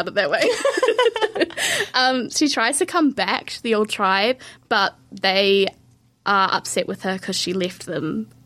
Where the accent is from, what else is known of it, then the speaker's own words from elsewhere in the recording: Oamaru, Otago, New Zealand; But my hometown, Oamaru